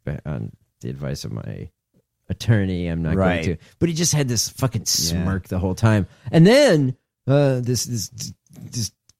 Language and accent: English; Ukraine; I'm from Ukraine.